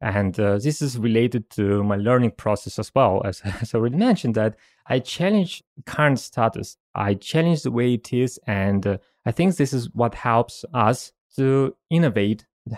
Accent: Russia; I grew up in Russia

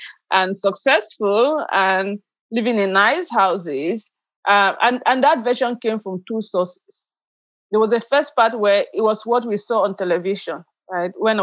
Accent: Limbe, Southwest Region, Cameroon; now in United States; So I was born in Cameroon. I am from a town called Limbe, which is right on the Atlantic Ocean. At this point, it's like a small city.

